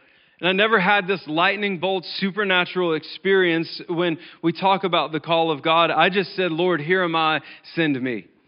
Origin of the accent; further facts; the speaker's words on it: Memphis, Tennessee, United States; I told you I grew up in Memphis